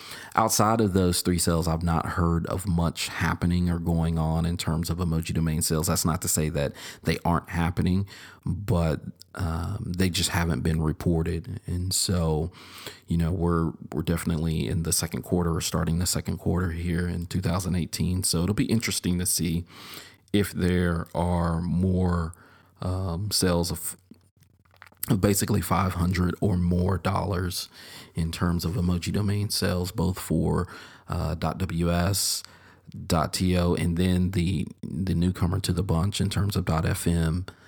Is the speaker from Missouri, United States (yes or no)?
yes; Missouri, United States; I'm from Missouri, so you're the show me state.